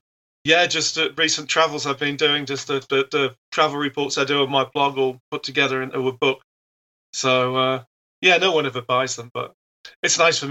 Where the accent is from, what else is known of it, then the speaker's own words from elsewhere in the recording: Newark-on-Trent, East Midlands, United Kingdom; now in Amsterdam, Netherlands; Yeah, this is the castle in my hometown, Newark-on-Trent, so.